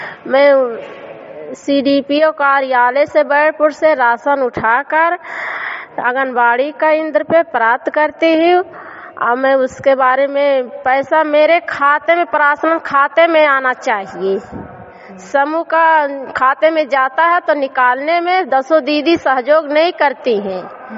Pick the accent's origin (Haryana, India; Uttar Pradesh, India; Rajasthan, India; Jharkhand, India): Uttar Pradesh, India; मैं ब्लॉक बैठपुर से हूं, जिला सिद्धार्थ नगर।